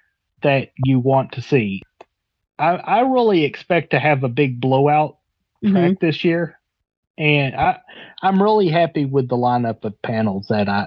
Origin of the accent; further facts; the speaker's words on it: the South, United States; accent: southern; My southern accent, of course, makes that sound like something else.